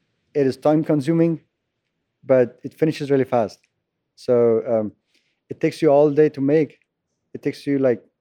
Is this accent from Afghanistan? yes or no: yes; Afghanistan; moved away; when I came from Afghanistan, what happened to me